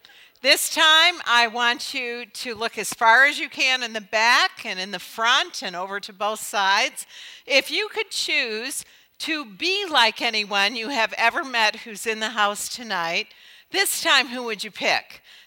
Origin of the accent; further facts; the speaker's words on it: Michigan, United States; I grew up in Michigan, and so I do know snow